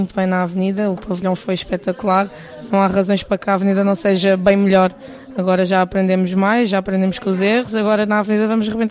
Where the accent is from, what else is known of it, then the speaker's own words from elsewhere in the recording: Costa da Caparica, Setúbal, Portugal; Eu sou da Costa da Caparica.